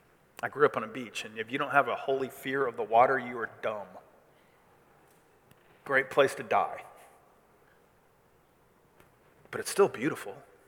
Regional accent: Missouri, United States; I'm from Missouri. I don't know that I've ever experienced an earthquake.

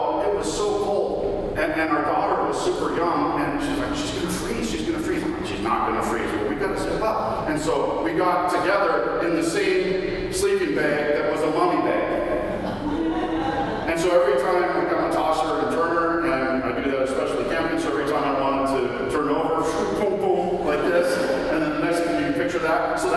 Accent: California, United States; I grew up in the hills of Southern California, and there would be about 30 days in the year when the hills of Southern California would be green

